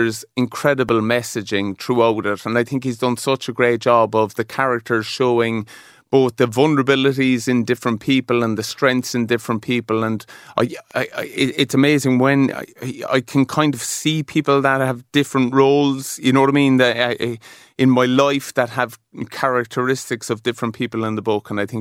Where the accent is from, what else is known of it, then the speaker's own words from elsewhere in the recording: Cork, Munster, Ireland; I suppose I was growing up around Bishopstown and Cork in the 80s